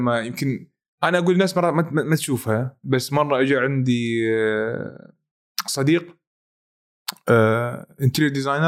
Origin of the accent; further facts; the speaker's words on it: Iraq; ما انا شيف عراقي فلازم اسوي فتشي عراقي